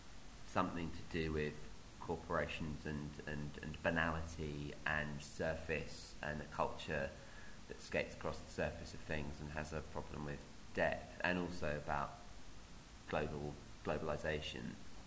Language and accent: English; East of England, United Kingdom; I grew up in Essex in the 1980s